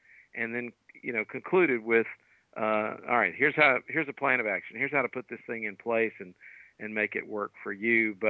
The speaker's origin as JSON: {"language": "English", "town": "Hickory", "region": "Mississippi", "country": "United States", "tie": "born or raised there", "said": "So I'm a small town guy, but I grew up in a little town called Hickory, Mississippi, and that's about as small a town as you can get."}